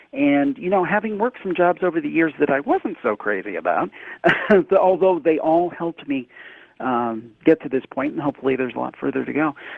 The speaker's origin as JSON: {"language": "English", "region": "Ohio", "country": "United States", "said": "And we're from Ohio, the Cleveland area."}